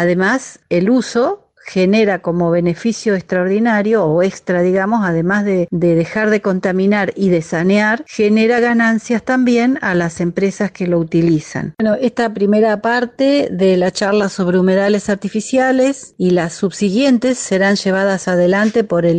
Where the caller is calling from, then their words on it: Concepción del Uruguay, Entre Ríos, Argentina; de la Comunidad de Vecinos por los Humedales del Río Uruguay, de aquí de la ciudad de Concepción del Uruguay